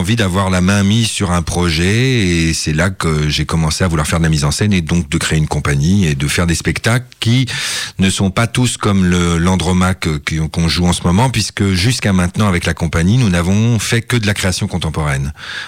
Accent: Centre-Val de Loire, France; moved away as an adult; Eh bien, en fait, je viens du Loir-et-Cher, dans la région centre, et puis après mon baccalauréat, je suis allé à Paris

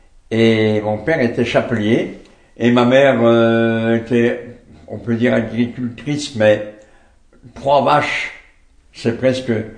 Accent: Viricelle, Auvergne-Rhône-Alpes, France; Alors je suis né ici à Viricelle, j'ai été à l'école du village de Viricelle.

